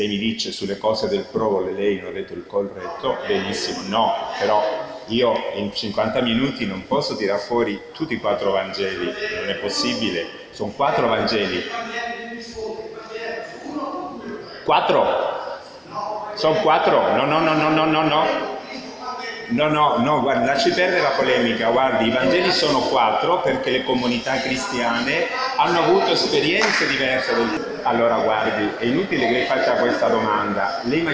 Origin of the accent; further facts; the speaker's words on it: Granada, Andalusia, Spain; Italian is a second language; A volte mi faccio prendere la mia passione da granadino, da spagnolo, però ci credo veramente.